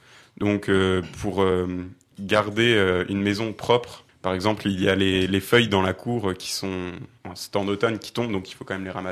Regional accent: Grand Est, France; je viens du diocèse de Metz, d'un petit village qui s'appelle Sorbet.

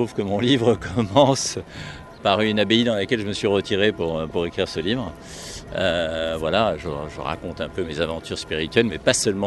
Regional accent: Lebanon; Mon enfance au Liban, ce qui a fait que j'ai voulu devenir journaliste

